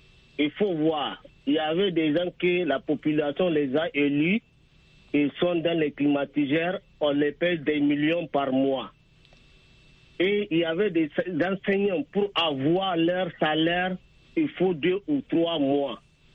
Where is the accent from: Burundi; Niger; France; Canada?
Niger; Chez nous, au Niger, c'est archaïque.